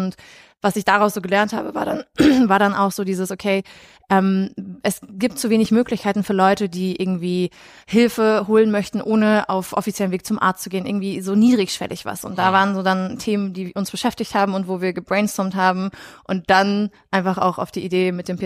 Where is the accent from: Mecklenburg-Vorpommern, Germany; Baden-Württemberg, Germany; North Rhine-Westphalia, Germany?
North Rhine-Westphalia, Germany; Rheda-Wiedenbrück; born there; 27 noch, komme auch gebürtig aus Reda-Wiedenbrück.